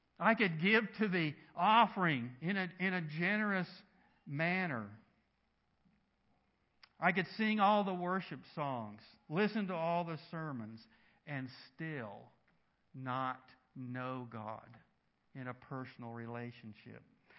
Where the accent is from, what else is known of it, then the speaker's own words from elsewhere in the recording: North Carolina, United States; a basketball camp at Duke University, which is in Durham, North Carolina. That's my home state.